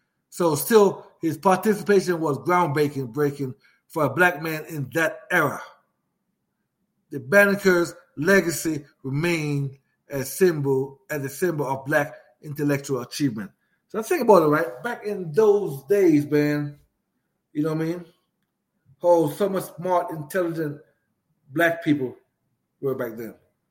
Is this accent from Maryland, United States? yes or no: yes; Maryland, United States; Now, I grew up, like I said, I grew up in Maryland, 15, 20 minutes away from D.C., right?